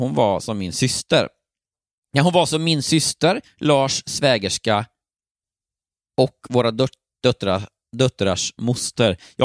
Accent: Småland, Sweden; jag är ju från Småland. Mm. Och ja, om jag ska vara lite mer specifik, från en östsvensk, min hemstad.

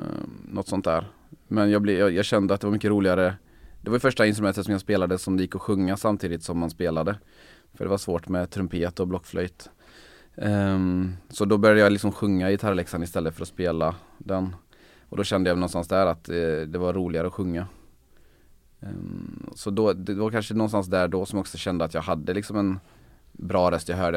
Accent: Svenljunga, Västra Götaland County, Sweden; Jag är uppvuxen på landet i Svenljunga, som ligger utanför Borås.

